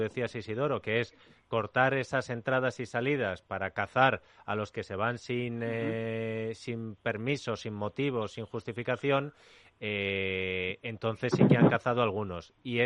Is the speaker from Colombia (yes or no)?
no; Spain; Yo soy de España